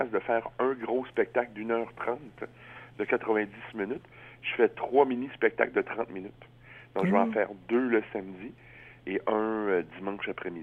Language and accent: French; Sudbury, Ontario, Canada; Moi, je suis natif du nord de l'Ontario, donc Sudbury, Ontario.